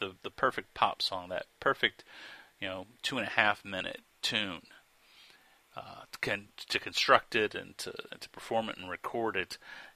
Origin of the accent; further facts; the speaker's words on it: St. Louis, Missouri, United States; I'm from St. Louis originally.